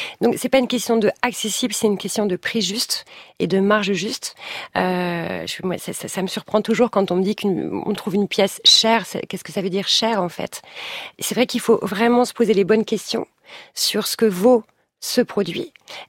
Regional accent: Lille, Hauts-de-France, France; En plus, je viens du Nord, je suis lilloise, donc je connais des personnes de absolument tous les milieux.

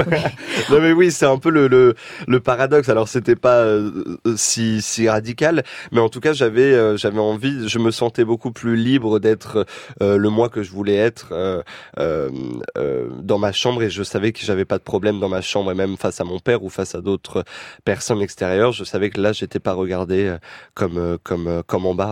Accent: Créteil, Île-de-France, France; Voilà, j'ai grandi à Créteil.

